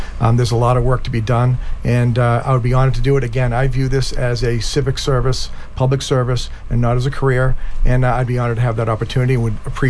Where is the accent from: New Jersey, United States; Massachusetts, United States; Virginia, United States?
Massachusetts, United States; Green Harbor; And I have an affinity because I grew up on Green Harbor.